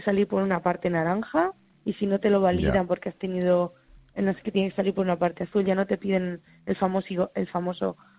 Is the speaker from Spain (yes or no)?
yes; Bolaños de Calatrava, Castilla-La Mancha, Spain; Yo soy de Bolaños, de un pueblo de Ciudad Real.